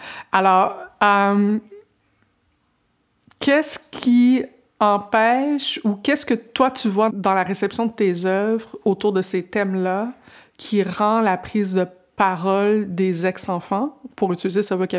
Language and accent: French; Quebec, Canada; ce qu'on a vécu au Québec. Moi, je viens pas de Montréal, je viens d'une petite municipalité